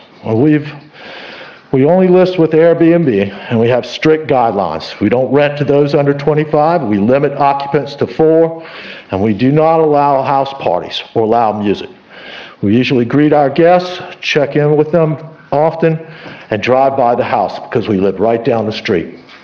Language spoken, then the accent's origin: English; United States; I'm a lifelong resident. I was born and raised here in the Old Village.